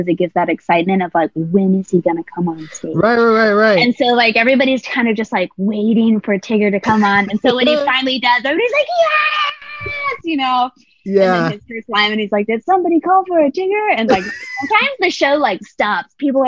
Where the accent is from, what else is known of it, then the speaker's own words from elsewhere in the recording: Michigan, United States; moved away as an adult; I grew up in Michigan.